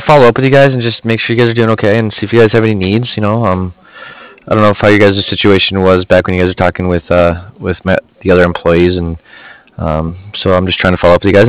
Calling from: Cardiff, Wales, United Kingdom; I'm calling from Cardiff.

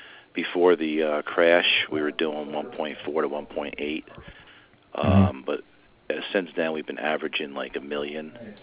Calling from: Roselle Park, New Jersey, United States; Roselle Park, Union County.

